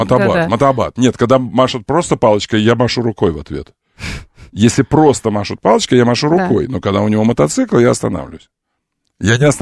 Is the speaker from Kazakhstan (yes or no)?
no; Azerbaijan; Я азербайджанец, хочу сказать, не в смысле расизма или еще чего-нибудь, а в хорошем.